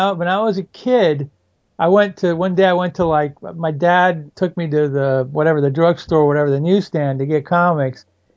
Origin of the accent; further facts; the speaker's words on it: Cuba; you know, I mean, I'm from Cuba. So my dad remembers The Spirit from Cuba.